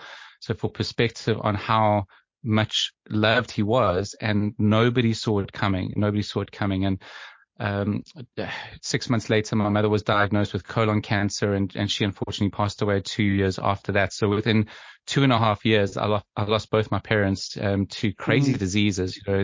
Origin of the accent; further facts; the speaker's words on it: South Africa; now in Surrey, United Kingdom; I'm based in just southwest of London in Surrey in the UK. You've obviously, you know that I'm a South African, a Greek heritage, born in South Africa, yep. Living in the UK